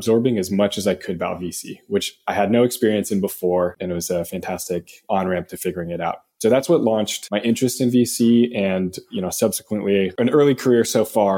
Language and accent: English; Menlo Park, California, United States; now in San Francisco, United States; I grew up in Menlo Park and I'm now in San Francisco, so I haven't gone far.